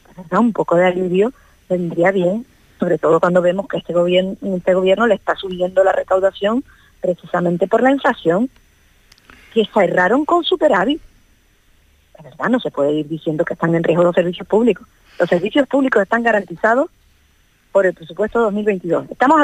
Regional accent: Canary Islands, Spain; a los canarios no nos sirve de nada

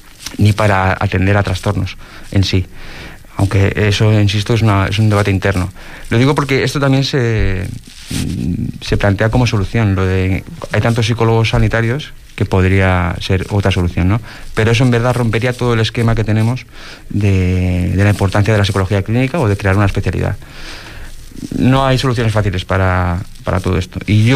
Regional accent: Catalonia, Spain; now in Fuerteventura, Spain; en Cataluña se está, por ejemplo, que es de donde vengo yo

